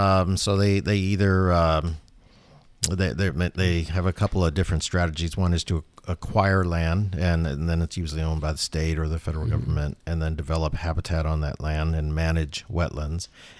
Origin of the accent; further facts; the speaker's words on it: California, United States; I grew up in Southern California